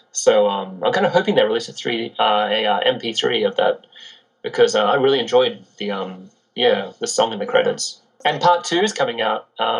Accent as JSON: {"language": "English", "town": "Sydney", "region": "New South Wales", "country": "Australia", "said": "Because we're both from Sydney and he lives in Sydney."}